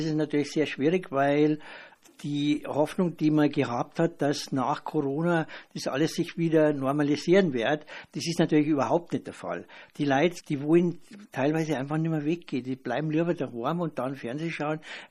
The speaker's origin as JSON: {"language": "German", "town": "Soyen", "region": "Bavaria", "country": "Germany", "tie": "born or raised there", "said": "ich bin ein gebürtiger Sojener. Sojen ist in der Nähe von Wasserburg, Landkreis Wasserburg. Ich bin in Rieren in die Volksschule gegangen, dann bin ich ins Gymnasium gegangen nach Wasserburg, ins Rüppold-Gymnasium"}